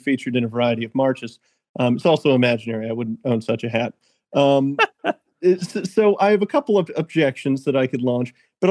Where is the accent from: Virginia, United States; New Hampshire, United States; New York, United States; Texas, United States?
Virginia, United States; I've been getting in touch with a lot of the state delegates in my home state of Virginia